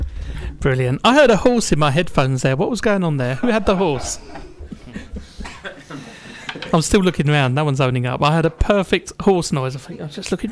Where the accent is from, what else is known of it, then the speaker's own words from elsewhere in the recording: Romford, London, United Kingdom; I grew up in Romford and I was very familiar with the 174 bus